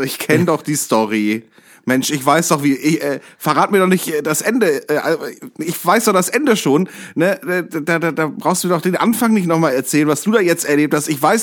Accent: Hesse, Germany; ich komme ja aus der Nähe von Kassel ursprünglich

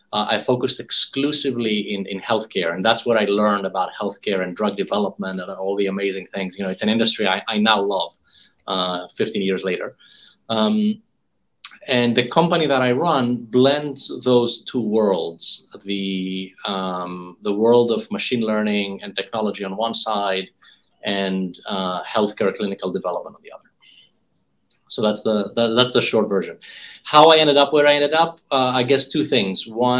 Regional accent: Greece; moved away as an adult; now in United States; I'm from Greece originally. I finished high school in Greece, and so I've been in the US for 25 years now.

